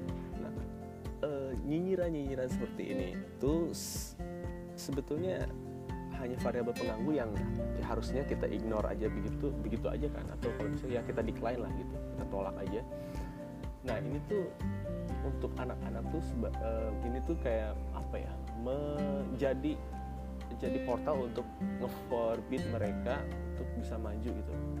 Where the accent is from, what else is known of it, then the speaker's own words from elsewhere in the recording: West Java, Indonesia; first language su; Indonesian is a second language; karena gue orang Sunda, misalkan gue menguasai bahasa Sunda of course. Kemudian yang kedua adalah gue menguasai bahasa Indonesia, that is our second language.